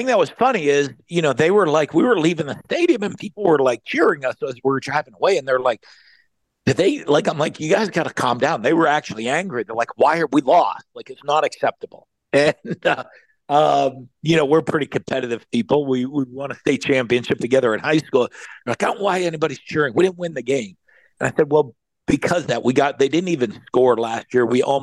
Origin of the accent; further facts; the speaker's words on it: Northeast, United States; I mean, I'm a guy from the Northeast, but I came in and both my kids are born.